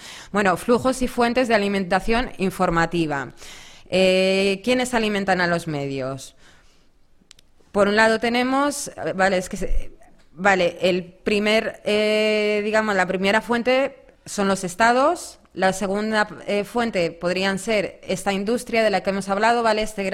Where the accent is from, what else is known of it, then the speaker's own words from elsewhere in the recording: Spain; yo nazco y ya soy española, pero resulta que no, que mi padre es egipcio, entonces soy una segunda generación